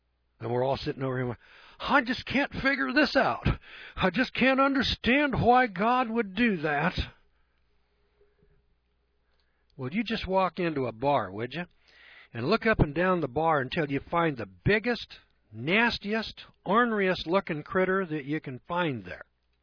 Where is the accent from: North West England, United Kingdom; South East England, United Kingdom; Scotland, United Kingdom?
Scotland, United Kingdom; I'm a Scotsman